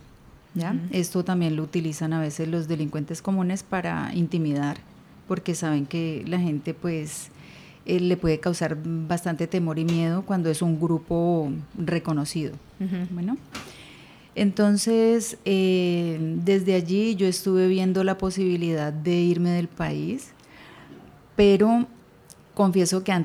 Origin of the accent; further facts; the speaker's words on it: Valle del Cauca, Colombia; moved away as an adult; also born or lived in Nariño; now in United States; yo soy de Nariño, Colombia, y como a la edad de un mes me vine a vivir para el Valle. Acá estuve viviendo muchos años y a nivel, más o menos a la edad de 45 años me fui a vivir para Estados Unidos.